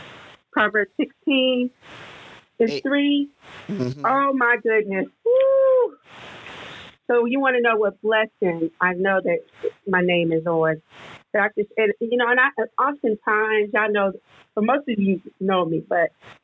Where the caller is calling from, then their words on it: Houston, Texas, United States; Listen, I'm tapping in from Houston, Texas.